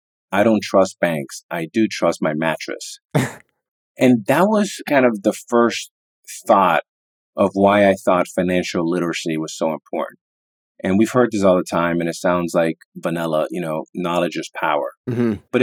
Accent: Miami, Florida, United States; You know, when you're growing up in Miami and you're playing ball at the Boys and Girls Club and you go to a school that you like and you have cable TV

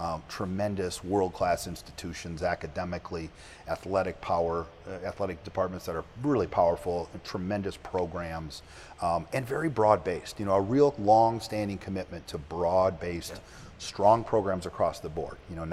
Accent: Michigan, United States; a terrific opportunity to go back to my home state, my wife's home state at Central Michigan, and be part of that program and become the athletic director and be back where my mom and dad were.

